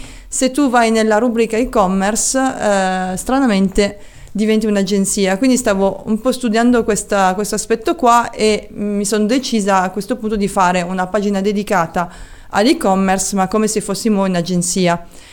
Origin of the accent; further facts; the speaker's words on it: France; perché essendo alla base francese, ovviamente sono cresciuta in Francia e quindi capisco un po' la cultura